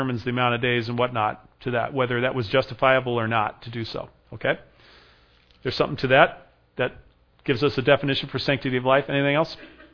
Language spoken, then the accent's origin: English; California, United States; I grew up in California